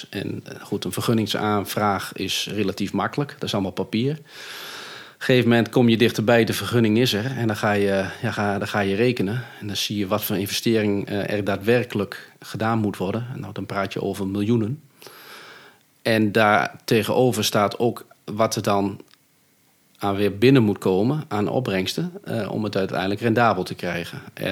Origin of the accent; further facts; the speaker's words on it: Bentelo, Overijssel, Netherlands; Ik ben 40 jaar oud. We wonen in Bentelo. En we zijn nu op het bedrijf, op de varkenshouderij waar ik ben opgegroeid.